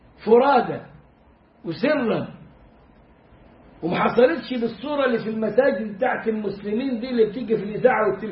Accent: Egypt; now in Turkey; مساجد تركية عشان الاقي مسجد، بس مسجد يكون ملتزم بهدي النبي عليه الصلاة والسلام، زي مساجد اهل السنة عندنا في مصر كده، الجمعية الشرعية وانصار السنة والمساجد الحلوة دي، مفيش.

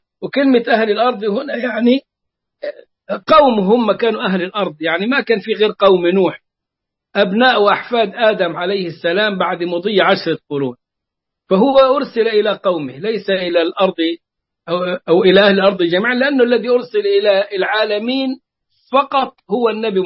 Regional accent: Egypt; كان إدريس عندنا في مصر عليه السلام

